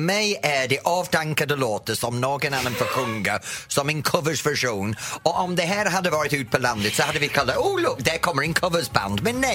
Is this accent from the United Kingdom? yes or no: yes; England, United Kingdom; Swedish is a second language; Jag är engelsman.